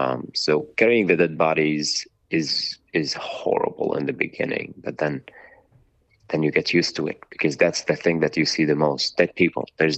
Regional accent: Syria; Syria is so beautiful. If I could tell you about my hometown, it would take me a few days about how beautiful it is.

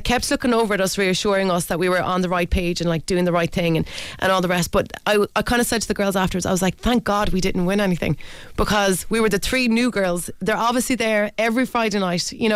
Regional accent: Ireland

